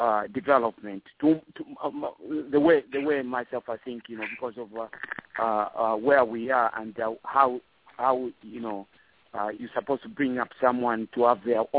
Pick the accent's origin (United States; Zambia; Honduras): Zambia; English is a second language; we are different tribes in Zambia. And especially in my country, you know, when you're growing up in Kwai, Mkwai